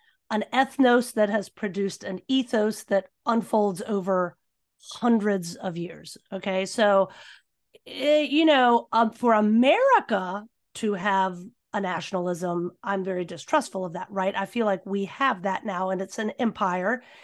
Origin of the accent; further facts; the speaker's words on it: Richmond, Virginia, United States; there are plenty of Southerners that were born in, let's say, my hometown of Richmond, Virginia